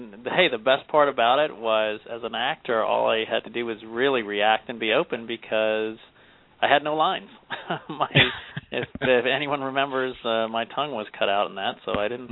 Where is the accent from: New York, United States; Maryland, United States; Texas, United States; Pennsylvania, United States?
Maryland, United States; Silver Spring; I was Silver Spring, Maryland, right in between D.C. and Baltimore.